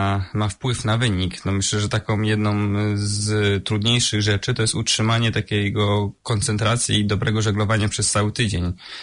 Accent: Dobrzyń nad Wisłą, Kuyavian-Pomeranian Voivodeship, Poland; Pochodzę, urodziłem się w takiej bardzo małej miejscowości, Dobrzyn nad Wisłą.

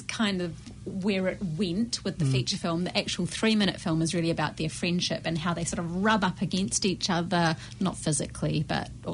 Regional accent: Rotorua, Bay of Plenty, New Zealand; I grew up in Rotorua.

